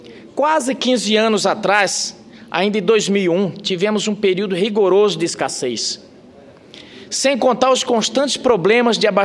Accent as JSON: {"language": "Portuguese", "town": "Caicó", "region": "Rio Grande do Norte", "country": "Brazil", "tie": "born there", "said": "Paraíba é vizinha do Rio Grande do Norte, dali, vizinha de Caicó, de onde eu nasci."}